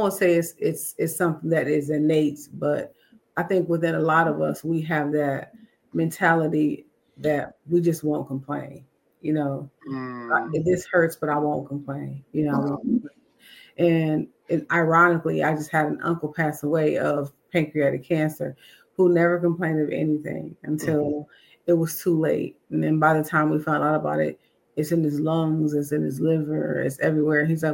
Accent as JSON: {"language": "English", "town": "Muskegon Heights", "region": "Michigan", "country": "United States", "tie": "born or raised there", "said": "Okay, so yes, I am originally from Muskegon Heights."}